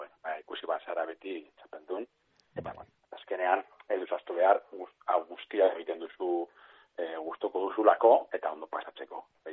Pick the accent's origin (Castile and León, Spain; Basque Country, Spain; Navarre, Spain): Basque Country, Spain; Getxo; getxon nire kasua, nire herrian izango